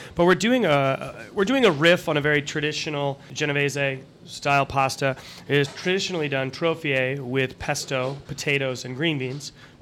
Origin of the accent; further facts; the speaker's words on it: Rhode Island, United States; now in California, United States; Born and raised in Rhode Island, yes.